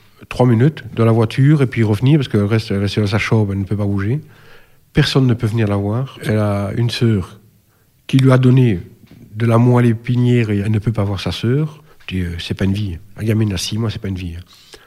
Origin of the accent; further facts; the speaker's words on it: Verviers, Wallonia, Belgium; j'ai 48 ans, je viens de Verviers. Verviers, c'est près de Liège, pour ceux qui ne connaissent pas.